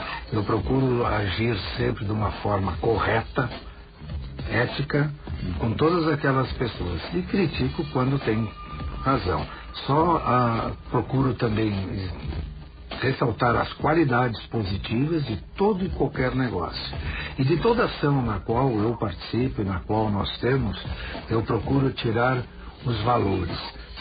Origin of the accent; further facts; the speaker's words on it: Veranópolis, Rio Grande do Sul, Brazil; sou natural de Veranópolis, no estado do Rio Grande do Sul.